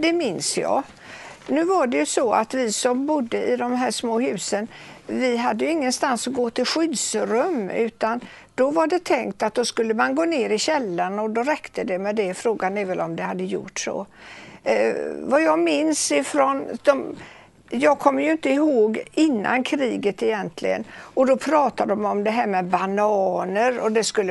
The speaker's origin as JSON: {"language": "Swedish", "town": "Fräntorp", "region": "Västra Götaland County", "country": "Sweden", "tie": "born or raised there", "said": "Ja, jag är uppvuxen i Fräntorp. Jag är inte född där. Jag var 1,5 år när de flyttade dit och byggde hus i Fräntorp. Men det är Fräntorp som är min första station som jag minns någonting av."}